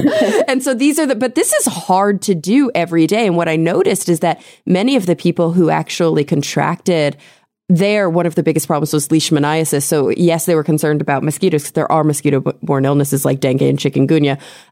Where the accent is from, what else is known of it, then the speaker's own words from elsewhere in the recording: Texas, United States; when I was growing up in Texas in the South, where we have a horrible problem with mosquitoes